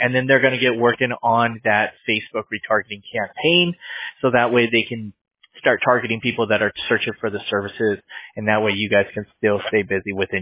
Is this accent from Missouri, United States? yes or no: no; California, United States; I grew up in California. And we grew up down here in the Orange County area, went to school in LA County